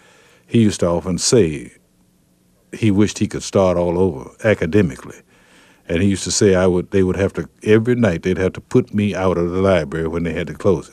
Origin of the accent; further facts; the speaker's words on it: Henning, Tennessee, United States; You know, I was and I am a Methodist, and I'm from Henning, Tennessee